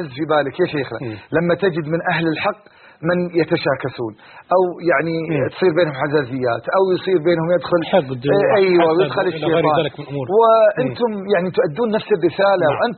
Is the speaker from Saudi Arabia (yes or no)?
yes; Saudi Arabia; accent: Saudi Nabati; قصيدة بالنبط السعودي أو يعني لهجتنا